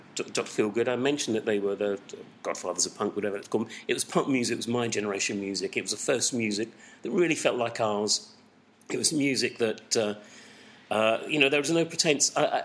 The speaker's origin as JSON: {"language": "English", "town": "Southend-on-Sea", "region": "East of England", "country": "United Kingdom", "tie": "born or raised there", "said": "my dad and my granddad supported Chelsea, even though I grew up in Southend."}